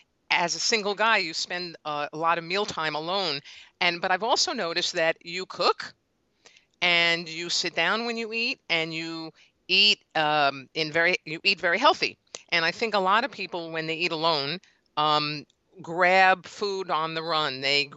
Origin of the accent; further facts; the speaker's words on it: United States; when you get outside of, I'm going to say the States, because that's my home country, people eat much more slowly.